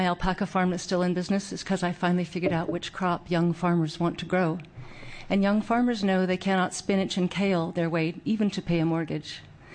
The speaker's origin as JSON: {"language": "English", "town": "Cave Junction", "region": "Oregon", "country": "United States", "said": "I'm from Cave Junction."}